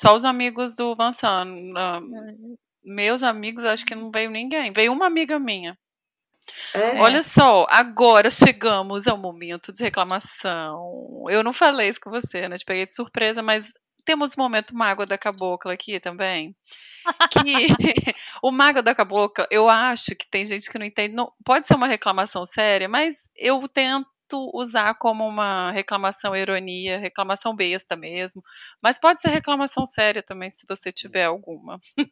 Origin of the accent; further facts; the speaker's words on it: Espírito Santo, Brazil; eu sou capixaba, e lá é um negócio sério. Tem lá no Espírito Santo, tem desfiadeiras de siri.